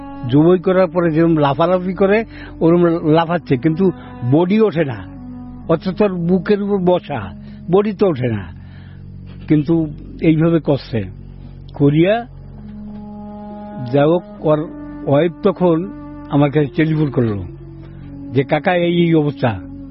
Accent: Gopalganj, Dhaka Division, Bangladesh; এবং সে বাড়ি দিনাজপুর আর আমার বাড়ি গোপালগঞ্জ

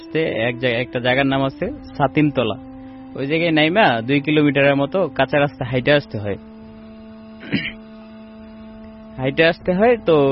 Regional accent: Phulbaria, Mymensingh Division, Bangladesh; আমি ময়মনসিংহ ফুলবাড়িয়া থেকে আসছি।

